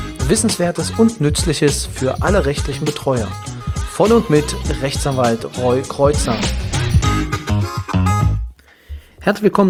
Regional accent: Kyritz, Brandenburg, Germany; ich selber, wie die meisten wissen, bin aus Küritz.

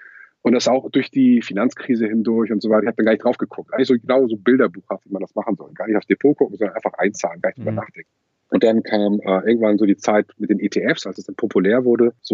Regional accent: Lübeck, Schleswig-Holstein, Germany; born there; now in Kiel, Germany; Ich bin Wahlkieler, aber gebürtiger Lübecker.

